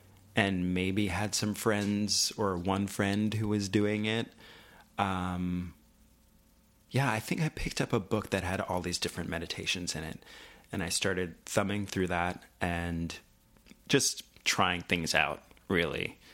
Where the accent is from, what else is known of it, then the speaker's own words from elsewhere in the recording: New York, United States; I grew up in Long Island.